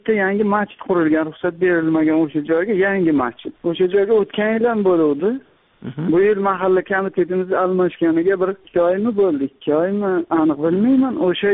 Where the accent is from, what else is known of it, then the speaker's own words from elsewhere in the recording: Qashqadaryo Region, Uzbekistan; Qashqadaryodanman.